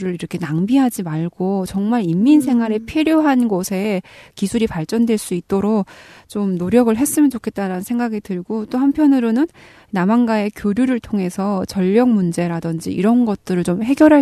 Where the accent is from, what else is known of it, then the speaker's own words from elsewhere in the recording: North Korea; now in South Korea; 내가 이제 한국 사람이 다 됐구나 그런 생각이잖아요. 왜냐면 북한에서 정전은 너무 일상이었는데